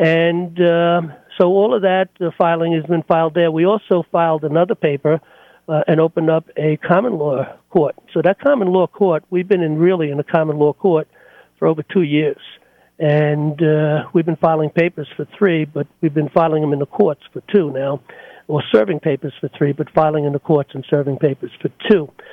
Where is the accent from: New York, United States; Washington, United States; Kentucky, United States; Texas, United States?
New York, United States; And I come from New York. I live in New York. I was born and raised in New York.